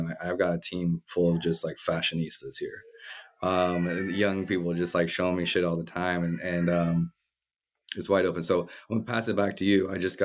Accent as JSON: {"language": "English", "region": "Midwest", "country": "United States", "tie": "born or raised there", "said": "One, growing up in the Midwest, like the malls are shit."}